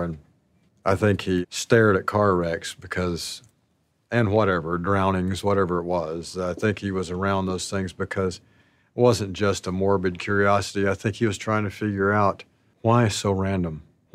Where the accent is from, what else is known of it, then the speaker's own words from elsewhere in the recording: Alpine, Arkansas, United States; I grew up in Alpine, Arkansas, and the population there was 110. So we lived in the woods.